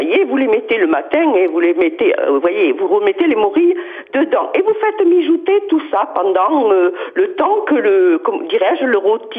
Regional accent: South-West France, France; je suis originaire du Sud-Ouest.

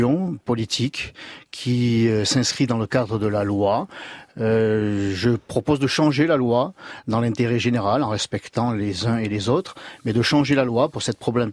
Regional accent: Marseille, Provence-Alpes-Côte d'Azur, France; puisque je suis de Marseille

